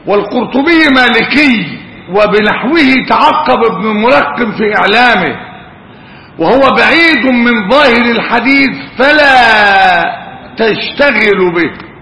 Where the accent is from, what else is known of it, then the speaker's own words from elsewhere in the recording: Egypt; وعندنا في مصر